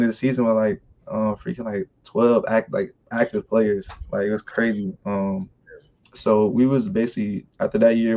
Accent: Virginia, United States; I'm from North Virginia. I went to Norby High School. Not the best type of area, you know.

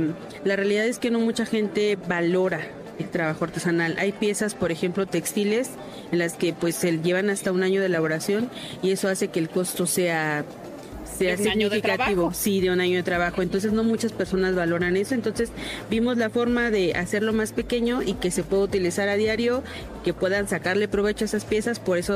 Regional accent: Oaxaca, Mexico; vengo del estado de Oaxaca.

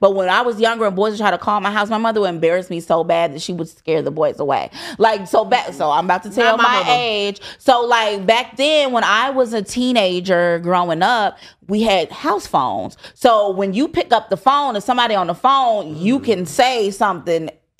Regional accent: Chicago, Illinois, United States; I find a lot of men and they like are intrigued by the fact that I'm from Chicago.

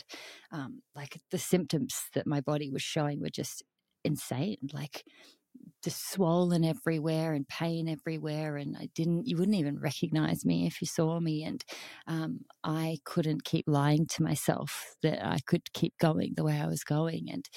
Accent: Perth, Western Australia, Australia; also born or lived in New Zealand; So I'm 34 years old. I am an Aussie gal. I was born and raised in Perth, Australia. I've just spent the last 3 years living in New Zealand.

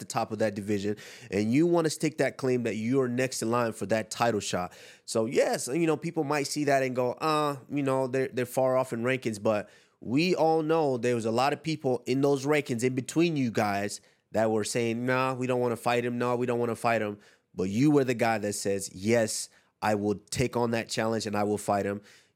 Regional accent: Nigeria

